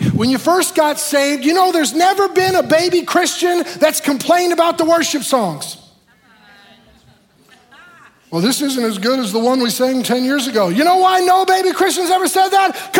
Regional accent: the South, United States; Now, some of you are looking at me like, oh, dear Jesus, where did we hire this pastor from? I'm from the South. Y'all are wearing me down up here in the cold

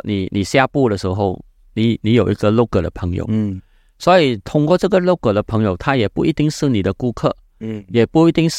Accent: Malaysia; now in Taiwan; 我是马来西亚的人在台湾

